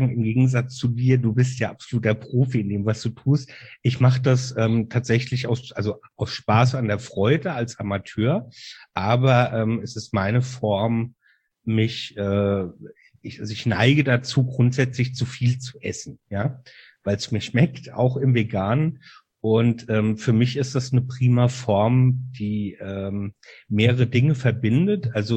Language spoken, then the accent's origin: German; Mainz, Rhineland-Palatinate, Germany; Ich bin ein echter Mainzer-Bub, also Mainzer, und mit Leib und Seele Rheinhesse. Werde 48 Jahre alt.